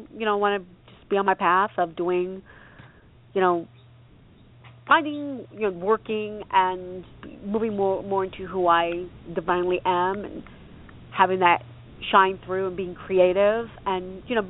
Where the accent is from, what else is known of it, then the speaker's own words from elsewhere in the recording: California, United States; California.